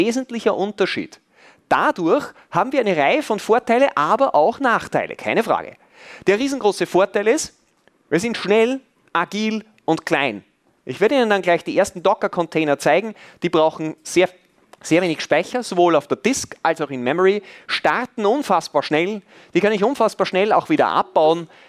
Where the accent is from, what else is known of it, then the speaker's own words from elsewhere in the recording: Austria; Ich komme aus Österreich.